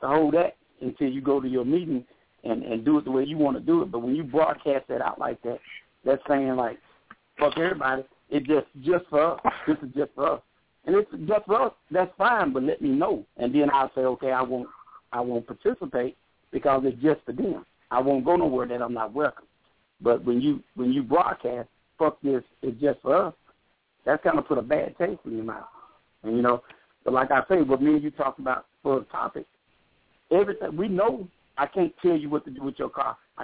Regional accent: the South, United States; I told you I'm from the South.

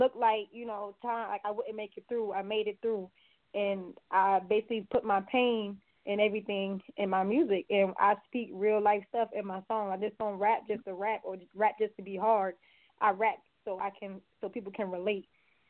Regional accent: New York, United States; born there; now in Charleston, United States; My story runs deep. It's like I was born in New York.

